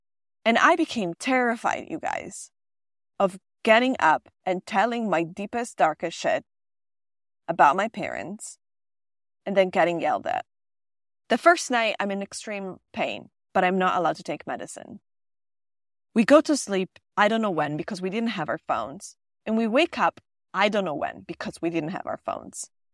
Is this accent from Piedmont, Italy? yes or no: yes; Turin, Piedmont, Italy; I was from Turin, so I was in the center in Turin